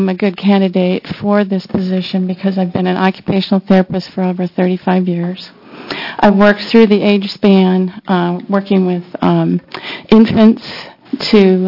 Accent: Wisconsin, United States; also born or lived in Washington; now in Portland, United States; I have been in the state since 1987. I came from Washington State and grew up in Wisconsin.

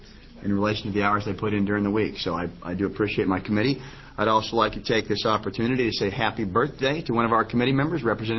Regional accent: Hillsboro, Oregon, United States; I'm the chairman of the committee. I'm from Hillsborough.

